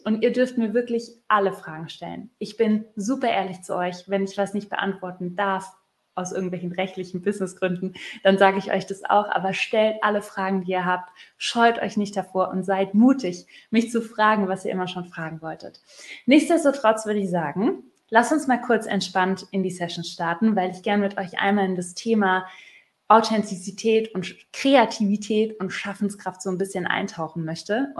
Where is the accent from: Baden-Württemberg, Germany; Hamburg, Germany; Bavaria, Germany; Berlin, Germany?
Baden-Württemberg, Germany; Ich bin mit meiner Mama aufgewachsen in der Kneipe, die hieß Oli Mühle auf der Schwäbischen Alb.